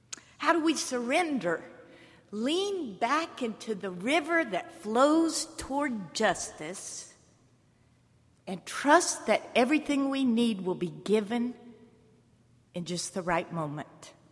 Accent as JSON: {"language": "English", "town": "Brevard", "region": "North Carolina", "country": "United States", "tie": "born or raised there", "said": "I grew up in Brevard, and I have family here."}